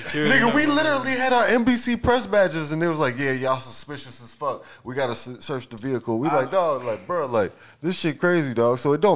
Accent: South Carolina, United States; I'm from South Carolina, bro.

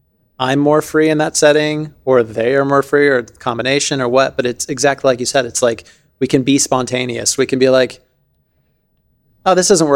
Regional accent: Denver, Colorado, United States; but I didn't grow up surfing cause I grew up in Denver.

